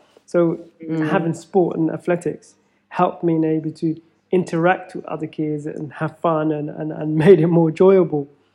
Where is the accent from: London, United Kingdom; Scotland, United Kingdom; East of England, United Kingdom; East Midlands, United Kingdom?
London, United Kingdom; Feltham; growing up in Feltham. It wasn't easy.